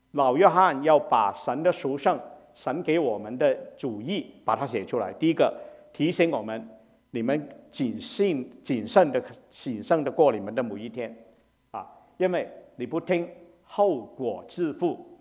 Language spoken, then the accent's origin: Chinese; China; 当我们中国人我说圣旨你就明白了